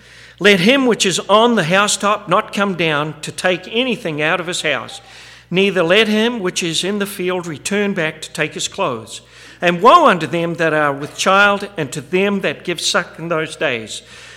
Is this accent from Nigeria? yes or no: no; New Zealand; moved away; I remember when I grew up back in New Zealand, when I left there, there was no Saturday and Sunday shopping at all.